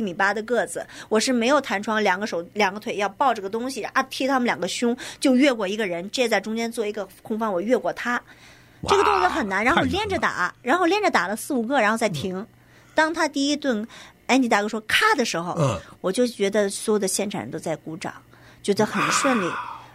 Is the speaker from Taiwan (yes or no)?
no; China; now in United States; 咱们从小在国内看起来是看的黄飞鸿，看的这个方世玉